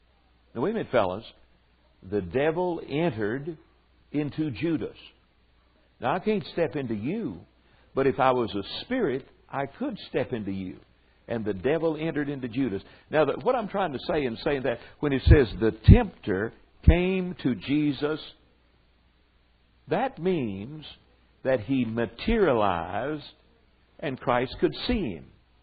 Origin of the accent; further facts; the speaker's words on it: the South, United States; accent: Southern; sometimes I dreaded to go into a shop and open my voice with my Southern accent come out.